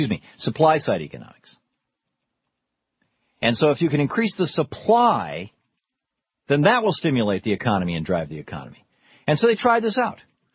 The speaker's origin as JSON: {"language": "English", "town": "Lansing", "region": "Michigan", "country": "United States", "tie": "born or raised there", "said": "I grew up in Lansing, Michigan, big GM factory in Lansing, Michigan"}